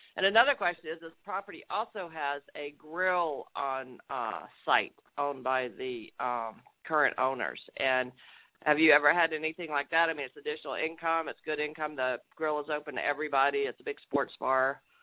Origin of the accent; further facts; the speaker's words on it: North Carolina, United States; now in California, United States; from California, but I am originally from Carolina and a UNC grad